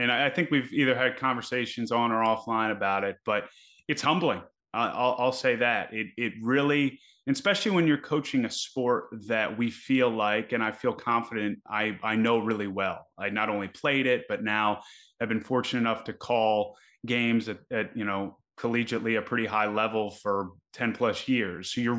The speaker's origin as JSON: {"language": "English", "town": "Annapolis", "region": "Maryland", "country": "United States", "tie": "born or raised there", "said": "oh yeah, no, I grew up in Annapolis, Maryland, played everything under the sun growing up"}